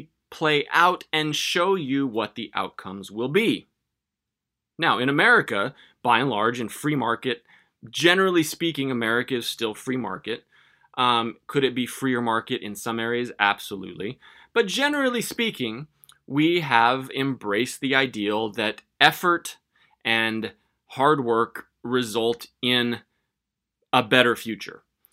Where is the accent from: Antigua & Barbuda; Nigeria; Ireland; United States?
United States; because, God bless it, I'm an American.